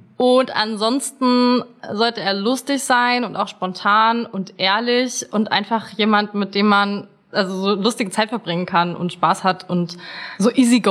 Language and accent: German; Berlin, Germany; ich bin 26, ich komme hier aus Berlin.